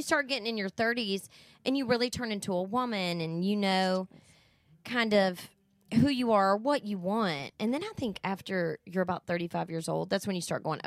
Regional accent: the South, United States; now in Seattle, United States; I think I'm from the South. I'm from the Bible Belt. I mean, it's like if you didn't love Jesus, then you were awful. And I moved to Seattle

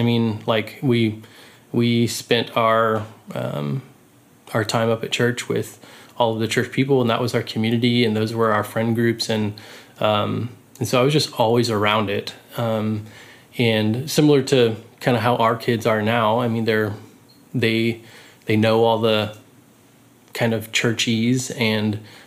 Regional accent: Austin, Texas, United States; I grew up in Austin.

